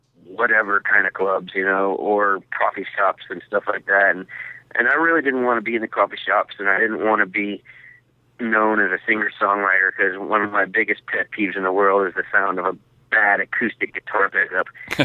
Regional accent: San Marcos, Texas, United States; now in Austin, United States; I come from San Marcos, Texas, just down the road. I'm in Austin right now, and San Marcos is about 30 miles away, and that's where I grew up

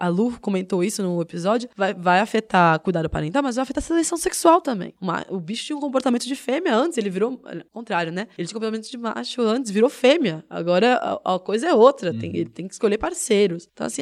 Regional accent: Santos, São Paulo, Brazil; born there; uma outra dica cultural que tem a ver com a cidade de onde eu nasci, que é Santos.

